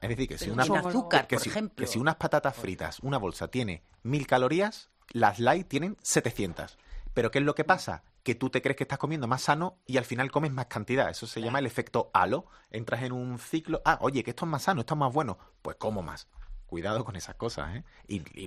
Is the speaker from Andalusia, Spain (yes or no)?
yes; Andalusia, Spain; Tengo que decir, bueno, que yo que soy de Andalucía